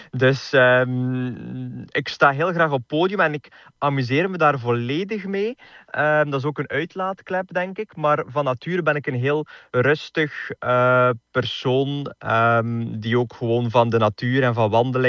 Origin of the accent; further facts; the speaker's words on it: Zedelgem, Flanders, Belgium; want ik ben zelf ook van Zedelgem. Ik heb altijd in Brugge gestudeerd.